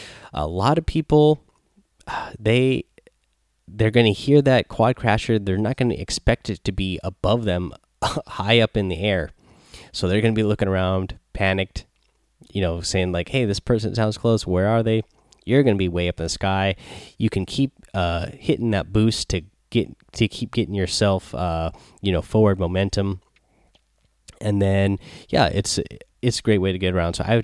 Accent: Seattle, Washington, United States; I know what outfit I'm going to wear because I am from Seattle here. I am a big Seattle Seahawks fan

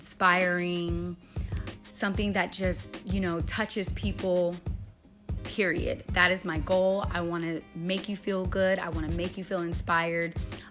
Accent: West Palm Beach, Florida, United States; now in Atlanta, United States; I am Florida born and raised. I grew up in West Palm Beach, Florida. I then decided to pack up and move here to the A.

